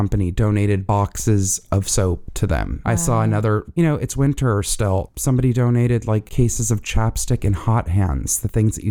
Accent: Atlanta, Georgia, United States; And it is also based in my hometown of Atlanta, Georgia.

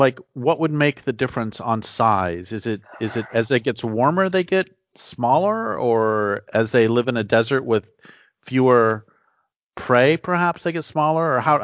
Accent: Colorado, United States; You know, honestly, okay, so when I was a kid, I grew up in Colorado, and I remember seeing a bobcat at night.

